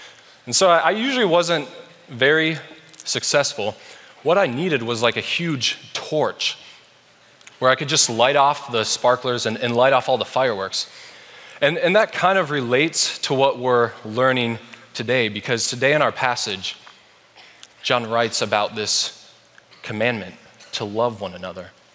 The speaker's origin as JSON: {"language": "English", "country": "Germany", "tie": "born or raised there", "said": "as I was growing up in Germany, every year for New Year's Eve, my family would have a party"}